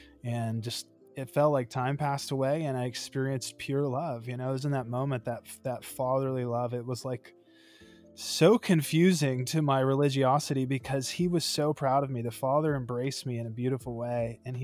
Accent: Lynchburg, Virginia, United States; And then I moved back to Lynchburg, back to my hometown.

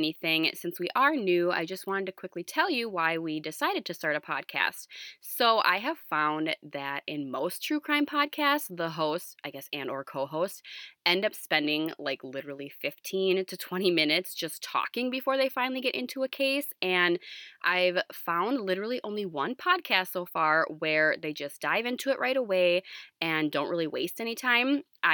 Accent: Minnesota, United States; we are from Minnesota, so we're going to be discussing a Minnesota murder each week through the month of September.

